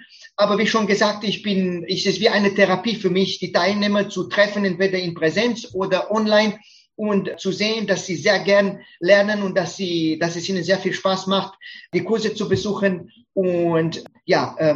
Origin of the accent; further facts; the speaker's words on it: Romania; German is a second language; now in Germany; Ich komme ursprünglich aus Rumänien und seit 20 Jahren lebe ich in Deutschland.